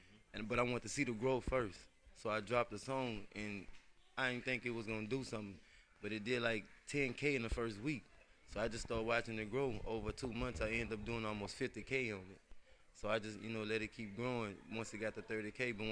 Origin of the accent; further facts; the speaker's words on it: Baton Rouge, Louisiana, United States; now in Houston, United States; I'm from Baton Rouge, Louisiana. I reside in H-Town.